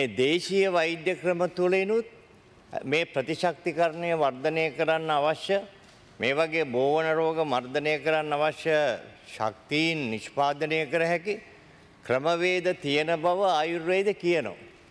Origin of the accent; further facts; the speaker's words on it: Southern Province, Sri Lanka; මම දකුණු පළාතේ කෙනෙක් හැටියට මම දන්නවා